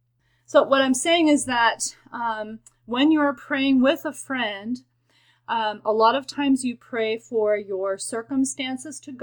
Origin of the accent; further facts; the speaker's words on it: Guatemala; We grew up together in Guatemala as missionary kids.